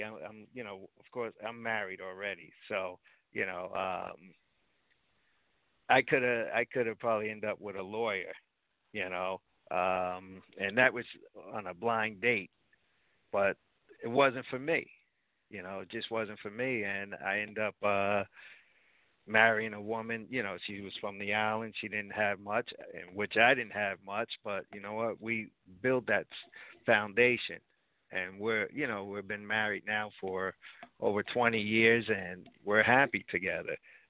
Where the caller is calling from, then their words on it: Sayreville, New Jersey, United States; New Jersey and Sayreville.